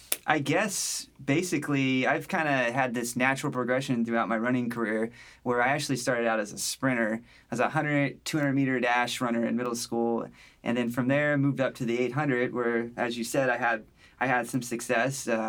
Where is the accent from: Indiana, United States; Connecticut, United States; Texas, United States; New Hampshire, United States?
Indiana, United States; Bloomington; It's about my hometown, Bloomington, and a bunch of cutters, which is the local term for townies in Bloomington.